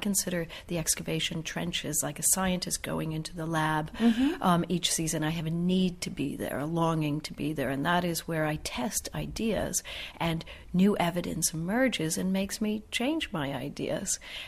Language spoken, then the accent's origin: English; Toledo, Ohio, United States; I grew up in a very I grew up in Ohio, in Toledo, Ohio. Not a great deal going on, but the only show in town was our great Toledo Museum of Art.